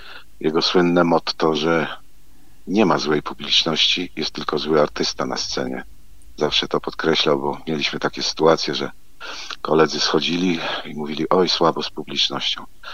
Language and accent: Polish; Zamość, Lublin Voivodeship, Poland; born there; urodziliśmy się obydwaj w Zamościu, chodziliśmy do tej samej szkoły muzycznej